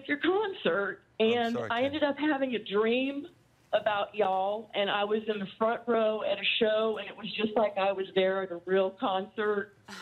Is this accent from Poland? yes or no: no; Merritt Island, Florida, United States; I'm from Merritt Island, but I'm in Melbourne Beach dog sitting right now.